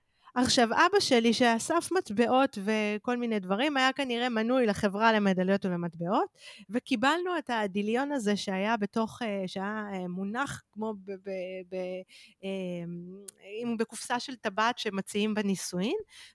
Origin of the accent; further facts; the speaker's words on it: Holon, Tel Aviv District, Israel; תראה, אני מחולון, אבל סבא וסבתא שלי תל אביבים ככה זה